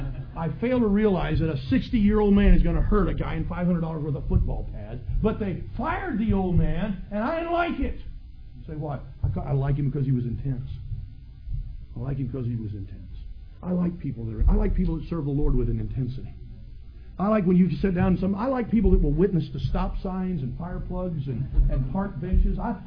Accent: Ohio, United States; I was raised in Ohio all my life.

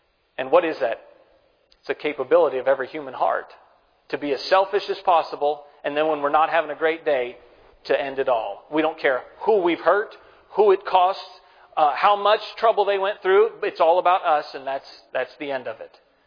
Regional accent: United States; As an American, I can understand that.

